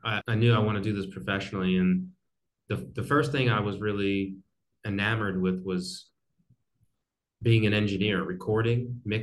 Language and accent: English; New Jersey, United States; I grew up in New Jersey and close to Philadelphia.